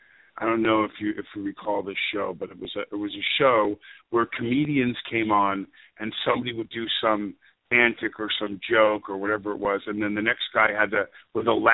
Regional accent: New York, United States; My dad was a high school football coach and a high school teacher in my hometown on Long Island.

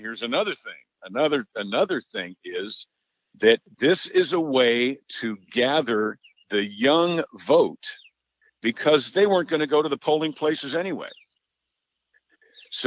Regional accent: New York, United States; I did, absolutely, and I'm from New York.

